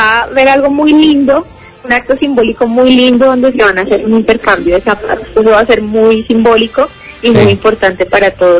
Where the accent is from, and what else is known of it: Cali, Valle del Cauca, Colombia